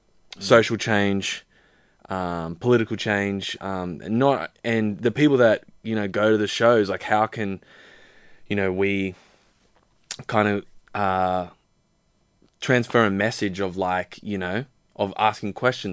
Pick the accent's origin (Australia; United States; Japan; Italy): Australia; Sydney, New South Wales; like, Western Sydney hardcore kind of bands. So that's something that we are proud of, you know, that we come from the West.